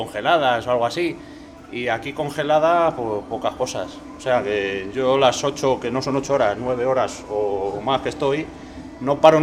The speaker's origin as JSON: {"language": "Spanish", "town": "Móstoles", "region": "Community of Madrid", "country": "Spain", "said": "Soy de Móstoles. De las empanadillas."}